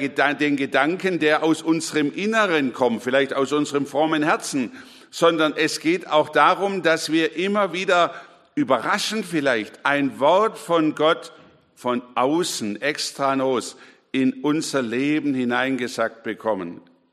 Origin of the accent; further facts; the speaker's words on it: Bavaria, Germany; Ich komme ja nun aus Bayern und wir haben die Berge so ein bisschen vor uns, das Voralpenland.